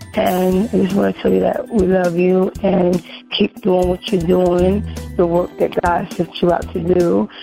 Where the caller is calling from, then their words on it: Trenton, New Jersey, United States; I'm calling from Trenton, New Jersey, and ask for some advice.